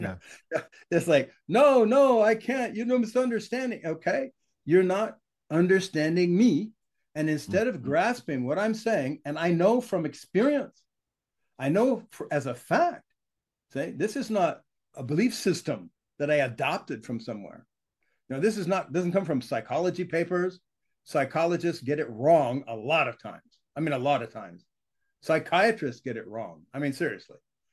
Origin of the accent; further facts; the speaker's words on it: California, United States; I grew up in San Francisco Bay Area back in the 60s, the 70s, the 80s, that kind of thing.